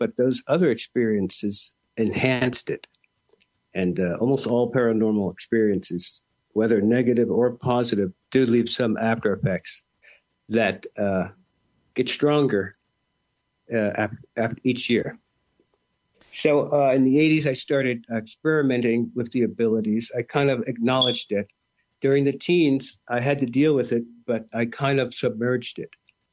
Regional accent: Kent, Ohio, United States; also born or lived in Philadelphia; I was born in Philadelphia, moved to Ohio, Kent, Ohio, at age 11. That was in the 70s, 1970, in fact. Saw the Kent State shooting thing, grew up there, went to high school

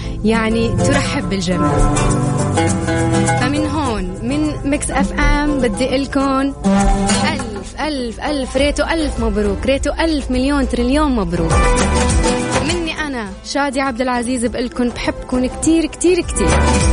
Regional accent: Saudi Arabia; اليوم احنا كشعب سعودي نحيي هذا الشعب المناضل

